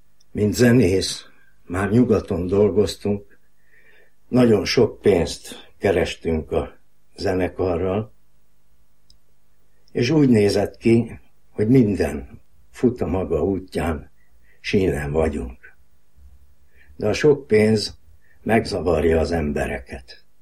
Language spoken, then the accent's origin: Hungarian; Budapest, Hungary; born there; 1944-ben születtem Budapesten.